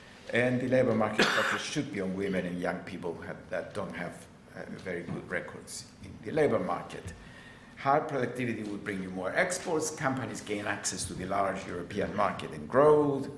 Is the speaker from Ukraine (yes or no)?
no; Cyprus; as you know, I'm from Cyprus, so I go to Cyprus frequently.